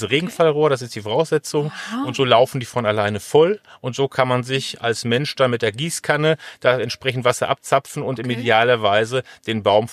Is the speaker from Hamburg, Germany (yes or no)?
no; Gelsenkirchen, North Rhine-Westphalia, Germany; Ich komme aus Gelsenkirchen, aber ich denke grundsätzlich, gerade im Ruhrgebiet, sehr viel versiegelte Flächen.